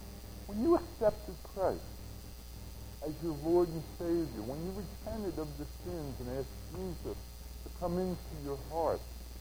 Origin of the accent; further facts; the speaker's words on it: New Jersey, United States; growing up in South Jersey and being a sports fan of all four Philadelphia teams